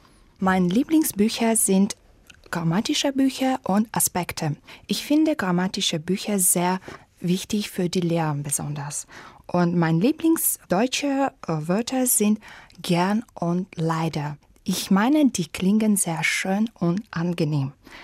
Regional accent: Dushanbe, Tajikistan; German is a second language; komme aus Dushanbe. Dushanbe ist die Hauptstadt von Tadschikistan und bin in Dushanbe geboren im Jahre 1989.

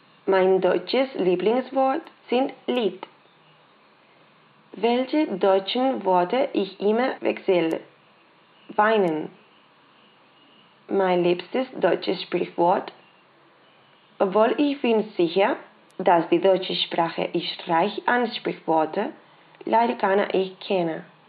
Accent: Barcelona, Catalonia, Spain; German is a second language; ich bin aus Barcelona, Spanien. Mein Geburtsjahr ist 7. Juni 1992.

